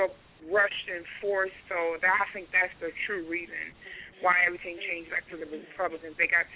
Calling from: New York, United States; I'm calling from Harlem.

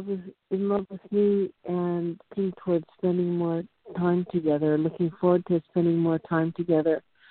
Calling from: Monterey, California, United States; I'm calling from Monterey.

